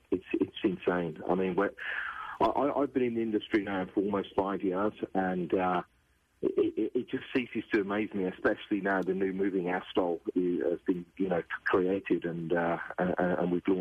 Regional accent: Birmingham, West Midlands, United Kingdom; accent: English; now in Miami, United States; Yeah, I'm originally from England, yep. From a town called Birmingham, right in the middle.

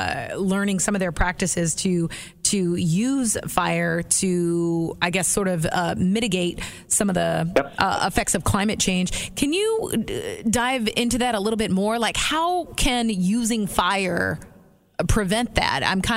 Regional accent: Anchorage, Alaska, United States; You know, I am originally from Anchorage, Alaska, and Alaska itself has a huge indigenous population.

